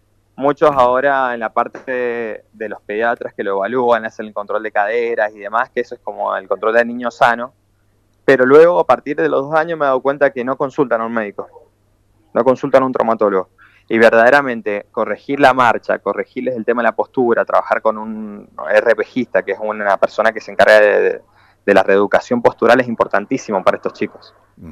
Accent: Argentina; soy el único argentino que estoy realizando este máster

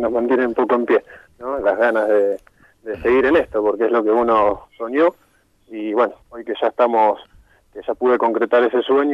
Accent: Buenos Aires, Argentina; born there; now in San Rafael, Argentina; Yo soy nacido en Buenos Aires, uh-huh. Pero vivo hace 26 años acá en San Rafael.

